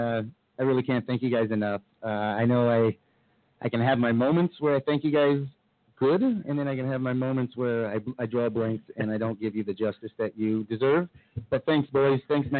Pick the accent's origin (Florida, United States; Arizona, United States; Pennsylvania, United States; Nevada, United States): Nevada, United States; Las Vegas; I was born and raised in Vegas, so I'm used to seeing these